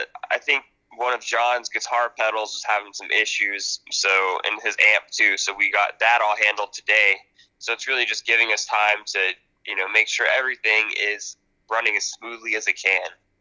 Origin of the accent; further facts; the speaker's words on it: Georgia, United States; The tour is starting in Texas, and we're from Georgia, so we needed to find a way to get there without just, you know, driving straight.